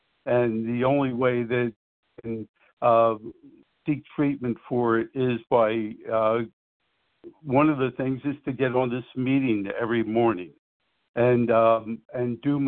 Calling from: New Jersey, United States; I'm calling from Southern New Jersey

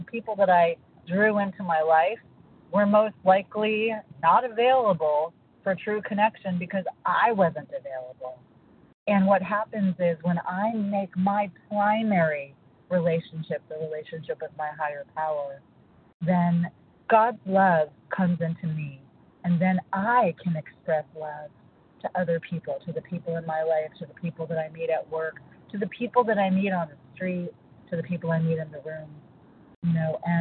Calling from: California, United States; I'm calling from California.

